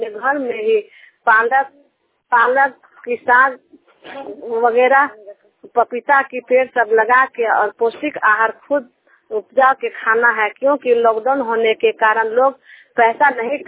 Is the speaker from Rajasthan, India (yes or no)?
no; Ranchi, Jharkhand, India; रांची झारखंड से।